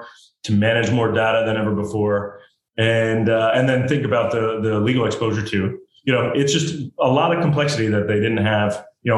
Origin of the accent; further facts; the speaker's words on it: United States; And, I'm an American.